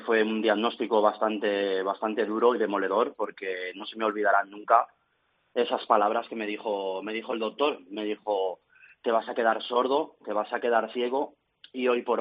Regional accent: Burjassot, Valencian Community, Spain; born or raised there

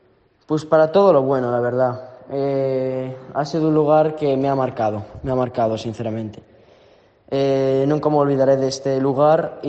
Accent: Ponteareas, Galicia, Spain; tengo 15 años y soy de Pontareas.

